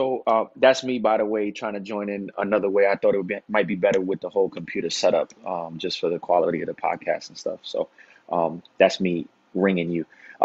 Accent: Bronx, New York, United States; I'm from hip hop culture. I'm from the Bronx.

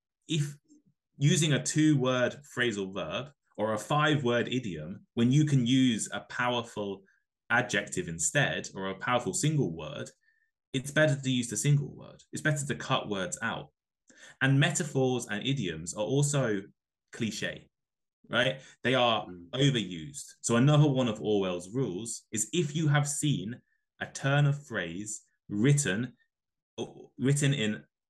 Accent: Milton Keynes, South East England, United Kingdom; When I was younger, I had a stronger accent. When I was living, I'm from Milton Keynes in the UK, which most people probably have not heard of, but they don't have a particularly strong accent in Milton Keynes anyway. It's quite a varied place with lots of different accents.

